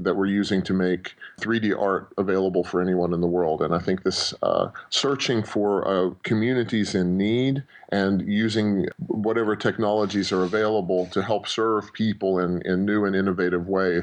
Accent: West Virginia, United States; born there; also born or lived in California / Finland; that's what brought me from where I was born in West Virginia to California, then to Finland.

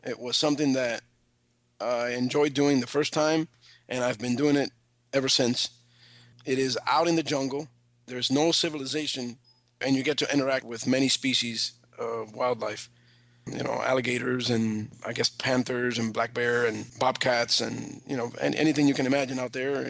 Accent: Cuba; I am originally from Cuba.

